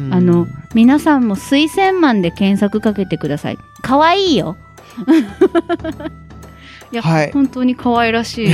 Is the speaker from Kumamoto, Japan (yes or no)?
no; Aichi, Japan; 私愛知県民。